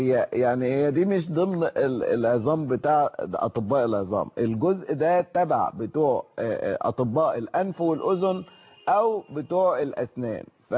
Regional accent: Mansoura, Dakahlia, Egypt; انا من المنصوره.

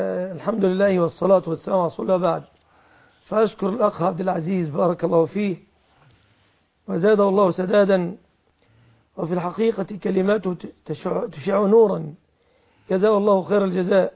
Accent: Egypt; عندنا في مصر البنك لا يمتلك السلع من الأصل

